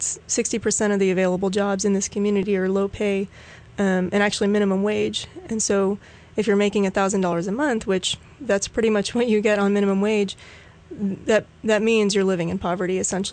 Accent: Pleasant Hill, California, United States; born there; I was born in the East Bay area. Mm-hmm. In a little town called Pleasant Hill.

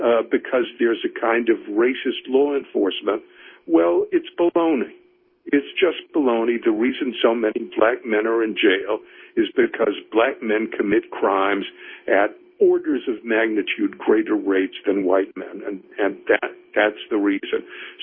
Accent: New York, United States; And, you know, and I'm a New Yorker, so I'm watching the crime epidemic

